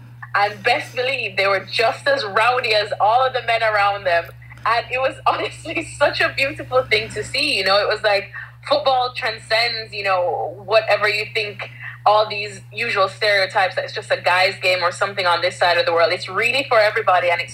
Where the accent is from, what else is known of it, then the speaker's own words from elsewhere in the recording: Jamaica; growing up in Jamaica